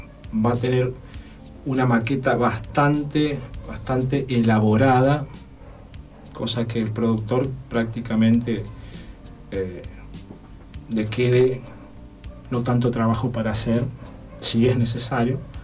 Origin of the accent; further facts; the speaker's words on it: Villa Mercedes, San Luis, Argentina; moved away; Es más, yo no soy de acá, yo soy de Mercedes San Luis.